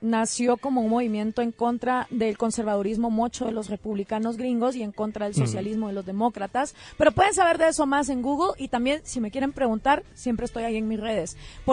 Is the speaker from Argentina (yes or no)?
no; Guatemala; me parece muy injusto que la gente que más trabaja por Guatemala y que le manda dinero a sus familiares de vuelta no tengan el derecho al voto